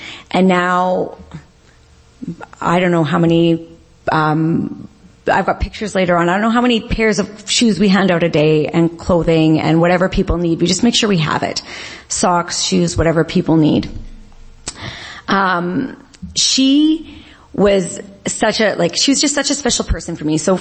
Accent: Regina, Saskatchewan, Canada; because I grew up here in Regina with immense privilege. My dad's a doctor. My mom's a nurse who was able to stay home throughout my childhood.

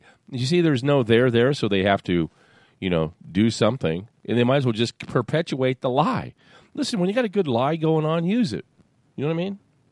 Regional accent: United States; I'm an American citizen, of course, living in California.

